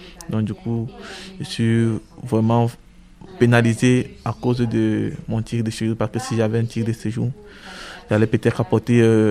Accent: Cameroon; now in Laval, France; Je suis Camerounais, je suis arrivé en France, ça fait déjà 2 ans, peut-être 6 mois que je suis là. Oui. Je suis arrivé sur Laval.

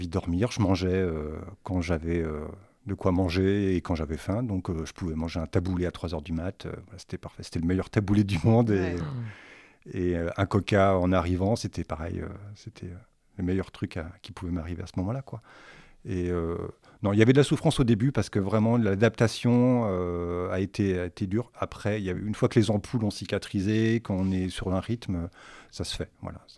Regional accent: Le Mans, Pays de la Loire, France; Donc, je viens du Mans et je sais qu'au Mans, il y en a un autre.

